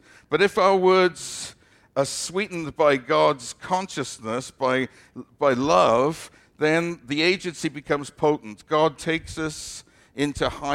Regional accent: United Kingdom; Because I'm from Britain, and when I grew up, every other word was a four-letter word, basically, in certain parts of the country.

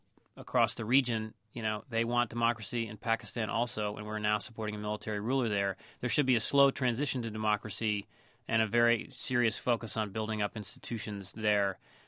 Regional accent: United States; people were incredibly friendly generally towards me as an American.

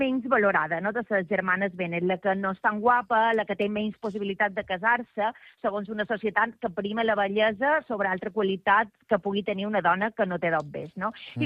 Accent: Porto Cristo, Balearic Islands, Spain; No estic a Deià. Estic a Porto Cristo, que són les festes del Carme, en el meu poble.

